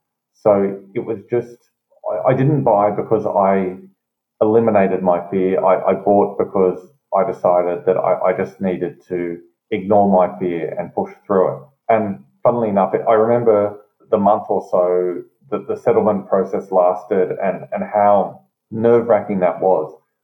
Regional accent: Sydney, New South Wales, Australia; So I'm from Sydney

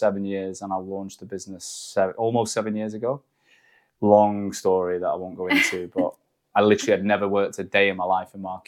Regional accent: Manchester, North West England, United Kingdom; also born or lived in London; now in Sheffield, United Kingdom; Manchester, but I moved back there in the pandemic when we went remote, and now I live in Sheffield.

